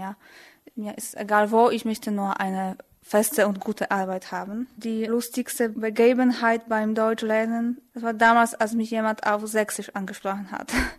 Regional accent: Poland; German is a second language; now in Germany; ich komme aus Polen. Ich wurde 1986 geboren, bin also fast 25 Jahre alt.

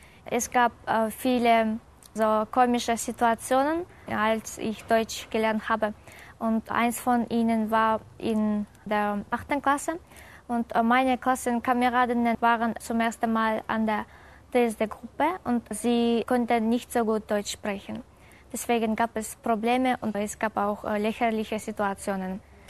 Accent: Kyrgyzstan; German is a second language; Ich heiße … komme aus Kirgisistan. Ich bin am 9. August 1992 geboren.

